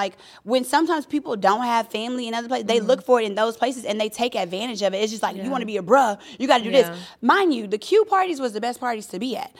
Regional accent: Louisiana, United States; that made me so sad, obviously, because I'm from Louisiana, Southern University.

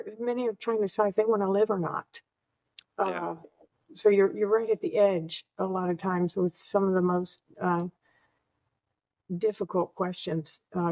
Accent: the South, United States; I'm from the South.

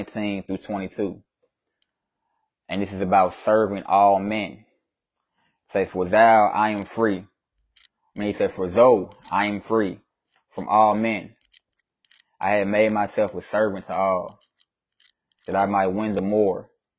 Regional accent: Memphis, Tennessee, United States; also born or lived in Washington, District of Columbia, United States / Maryland / West Virginia / Virginia Beach; I'm from Memphis, Tennessee. Where I was born in DC, Washington, DC, and I was raised in Atlanta, Maryland area. Kind of moved around a little bit, pops was in the military.

